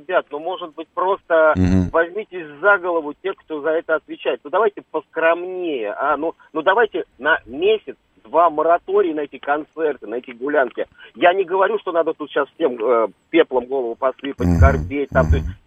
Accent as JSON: {"language": "Russian", "region": "Moscow", "country": "Russia", "said": "я сам москвич"}